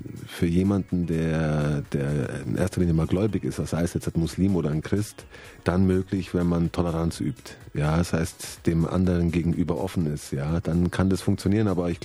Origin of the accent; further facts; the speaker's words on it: Munich, Bavaria, Germany; born there; Ich bin in München geboren.